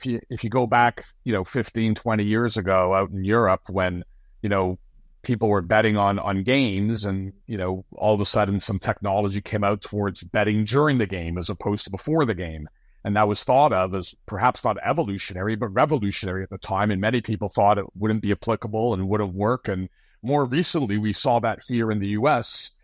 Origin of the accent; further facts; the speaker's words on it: Canada; being the Canadian in the room